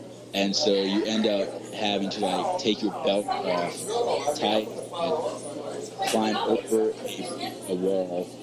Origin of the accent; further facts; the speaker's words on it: New York, United States; Went back up to Albany. I'm from New York originally.